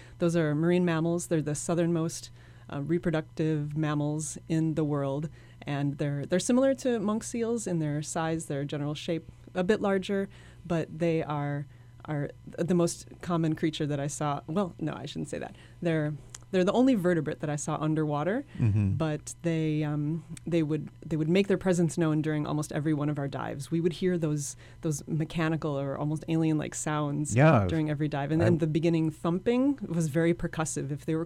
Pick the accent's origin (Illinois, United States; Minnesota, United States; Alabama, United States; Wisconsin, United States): Wisconsin, United States; And indeed, the temperatures I experienced in Antarctica were comparable to the things I grew up with in Wisconsin.